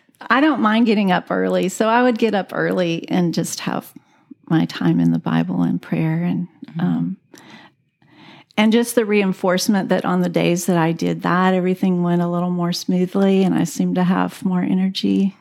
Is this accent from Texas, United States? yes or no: yes; Houston, Texas, United States; 'cause I grew up in Houston and he grew up out in the country where.